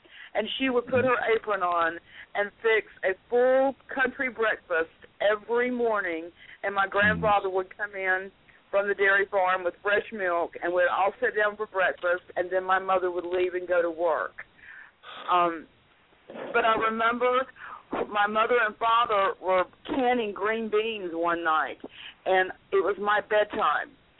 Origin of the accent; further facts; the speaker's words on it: North Carolina, United States; accent: southern; also born or lived in Florida; No, I was born in North Carolina.